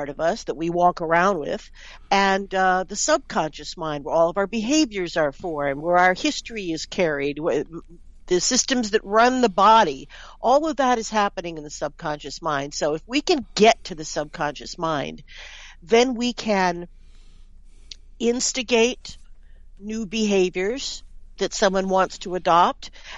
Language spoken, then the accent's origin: English; New York City, New York, United States; I'm from New York City, so I love Philadelphia.